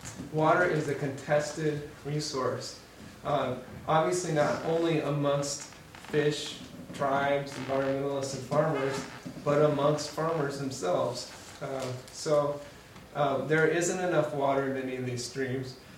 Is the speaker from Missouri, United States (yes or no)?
yes; Missouri, United States; I grew up in Missouri and as a Methodist, and they still let me come to Holden, which is great. Grew up around farming, a bit playing in the creeks and whatnot.